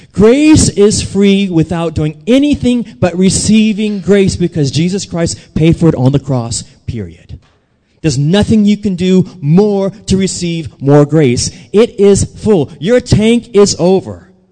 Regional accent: New Orleans, Louisiana, United States; I kind of did because I'm from New Orleans and everybody was Catholic. So all my family's Catholic.

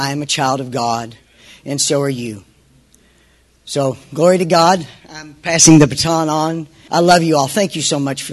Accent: Alpharetta, Georgia, United States; I grew up in Alpharetta, the rest of my growing in Alpharetta.

